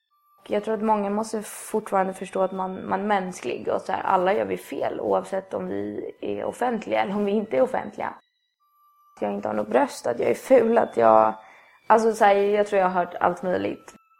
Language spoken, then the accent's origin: Swedish; Stockholm, Stockholm County, Sweden; now in Stockholm, Sweden; jag är uppvuxen i Midsommarkransen. Midsommarkransen Liljeholmen. Så sen flyttade vi in till stan när jag var typ 13. Så att jag är ju inte uppväxt in i stan.